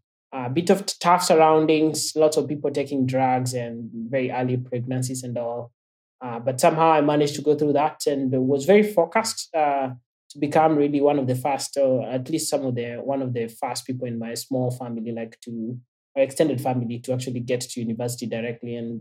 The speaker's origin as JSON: {"language": "English", "region": "Western Kenya", "country": "Kenya", "tie": "born or raised there", "said": "So I'm from Kenya. I've lived there most of my life. So now I'm in almost mid-30s now. But I've grown up like two-thirds of my life has been spent in Kenya. So I've grown up in the western part of the country"}